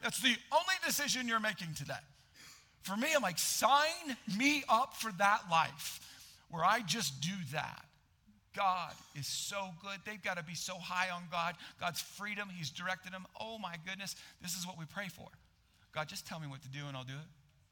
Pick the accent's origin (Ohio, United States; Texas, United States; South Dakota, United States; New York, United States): South Dakota, United States; We're from South Dakota, we can figure this out.